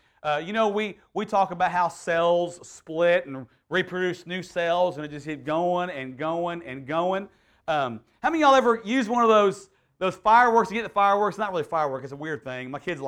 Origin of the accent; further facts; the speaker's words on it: Houston, Texas, United States; I grew up in Northwest Houston